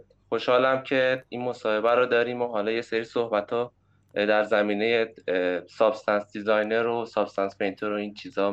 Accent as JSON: {"language": "Persian", "region": "Isfahan", "country": "Iran", "tie": "born there", "said": "من متولد 73 هستم، اصفهان."}